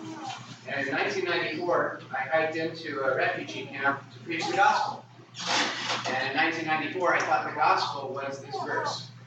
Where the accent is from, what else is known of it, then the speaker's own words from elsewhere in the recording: Fairbanks, Alaska, United States; So, I grew up in Fairbanks, Alaska.